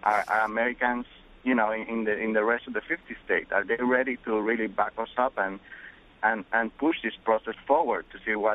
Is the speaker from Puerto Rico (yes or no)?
yes; Puerto Rico; now in United States; Basically, growing up in Puerto Rico